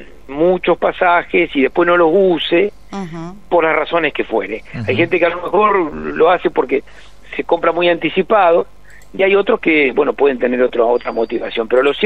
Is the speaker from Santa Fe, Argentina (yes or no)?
yes; Rosario, Santa Fe, Argentina; yo tengo 58 años. Y usted sabe, y siempre he vivido en el interior del país. Soy de Rosario.